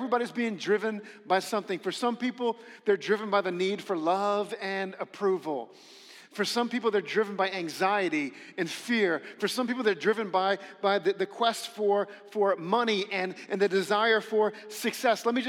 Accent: United States; But for us as Americans, that's not quite as familiar.

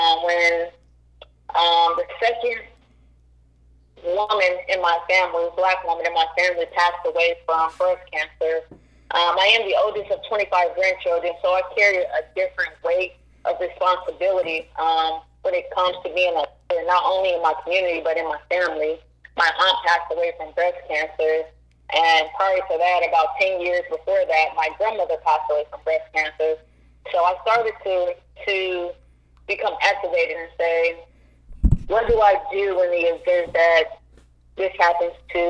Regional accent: Gary, Indiana, United States; I think that I've always been an activist growing up in the streets of Gary, Indiana, here in my home state, Indiana.

